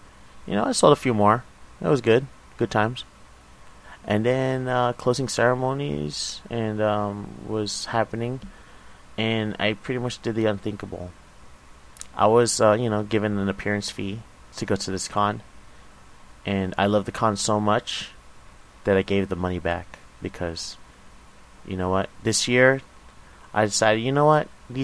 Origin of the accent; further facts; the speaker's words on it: Las Vegas, Nevada, United States; I got to meet … I told them I was from Vegas, and they were very excited.